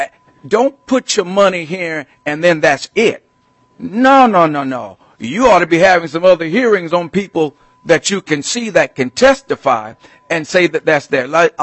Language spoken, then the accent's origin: English; Minneapolis, Minnesota, United States; I'm from Minneapolis.